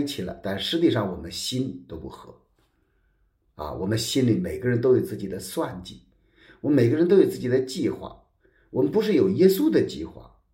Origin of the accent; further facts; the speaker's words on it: China; 我们中国人经常说了一句话